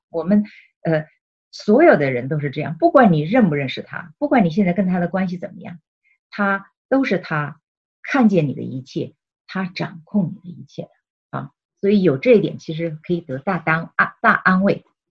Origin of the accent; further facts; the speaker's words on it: China; 小的时候我在中国长大的时候，有时候生病了，我记得我喝中药